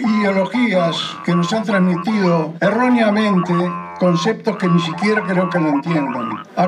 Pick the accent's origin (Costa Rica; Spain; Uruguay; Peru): Uruguay; Los orientales siempre fuimos gente de derecha, gente honesta y gente que cuidó su terruño.